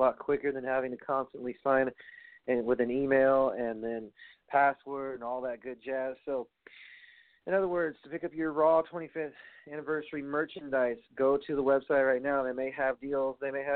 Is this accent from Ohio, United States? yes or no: no; New York, United States; even though I'm from New York, I honestly don't care for the Cheatriots.